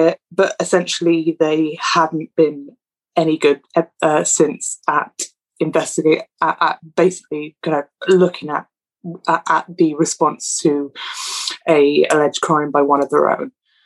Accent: Wales, United Kingdom; when I was growing up in South Wales

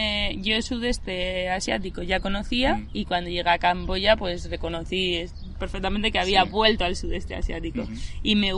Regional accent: Spain; nunca cogí porque no me dejaron viajar como española

